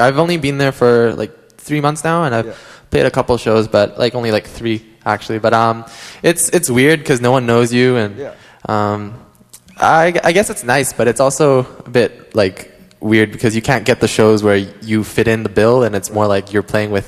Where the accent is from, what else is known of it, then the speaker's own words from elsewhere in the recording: Vancouver, British Columbia, Canada; now in Calgary, Canada; Yeah, I am still in Vancouver, right? I still tell people I'm from Vancouver.